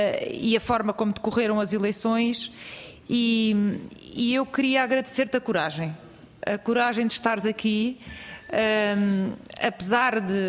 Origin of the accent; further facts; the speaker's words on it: Rio de Janeiro, Brazil; born there; Eu queria dizer que eu nasci no Brasil. Sou portuguesa, mas nasci no Brasil, no Rio de Janeiro, onde vou sempre que posso.